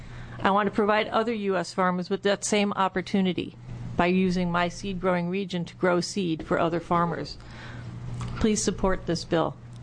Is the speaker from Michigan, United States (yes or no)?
no; Oregon, United States; I'm from Josephine County. I'm close to the border with Jackson County, so I'm impacted by both counties